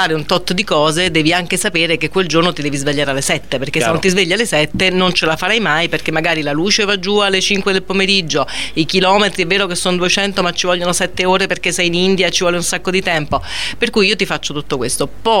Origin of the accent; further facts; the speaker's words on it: Rome, Lazio, Italy; now in Turin, Italy; la mia base italiana, nonostante io sia romana, la mia base italiana è Torino, per cui insomma sono un po' torinese on the road, torinese oriunda, però on the road insomma a pieno titolo, va, non usurpo il titolo di nessuno essendo romana d'origine.